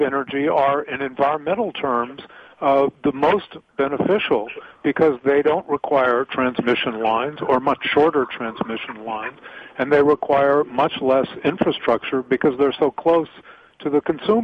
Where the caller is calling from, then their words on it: San Francisco, California, United States; And I'm calling from Gold Country, San Francisco.